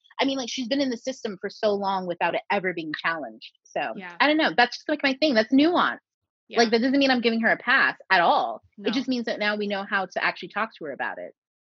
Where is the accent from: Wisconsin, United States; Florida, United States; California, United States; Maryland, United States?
Florida, United States; Orlando; I grew up in Orlando, Florida, and I went to a school with so many different people.